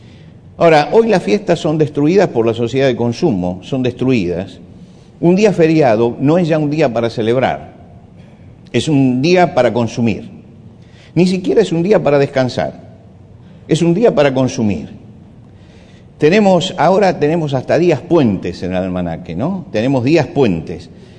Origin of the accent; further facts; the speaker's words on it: Argentina; Cuando hablamos de que somos argentinos, tenemos una bandera celeste y blanca